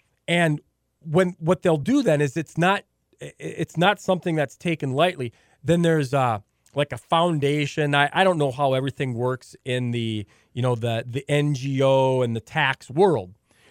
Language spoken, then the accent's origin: English; Williston, North Dakota, United States; born there; I was born out in Williston, and I've got to go back there and work every once in a while.